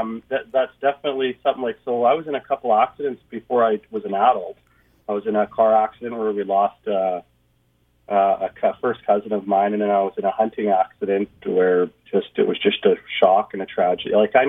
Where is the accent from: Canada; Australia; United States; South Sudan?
Canada; Manitoba; also born or lived in Thompson; I grew up on a farm in the parkland there, just north of the Riding Mountain, on a dusty dirt road